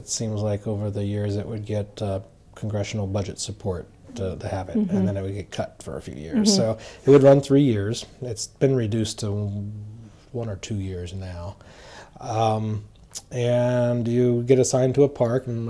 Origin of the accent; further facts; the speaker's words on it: Virginia, United States; I am, yes. I was born and raised in Virginia.